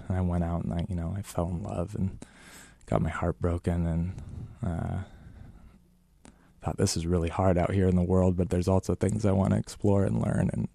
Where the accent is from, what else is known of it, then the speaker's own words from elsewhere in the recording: Sacramento, California, United States; also born or lived in Azores; I was in Sacramento. Okay. We'd moved around a lot. My dad was in the military. Anyway, we lived on an island in the Azores when I was little.